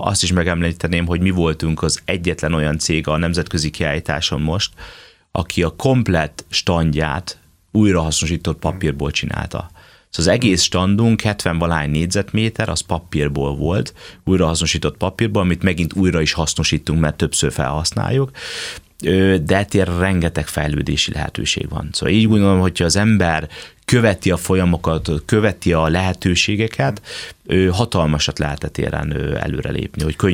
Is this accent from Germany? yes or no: yes; Germany; a gyermekkoromat erdő mellett Németországban nőhettem fel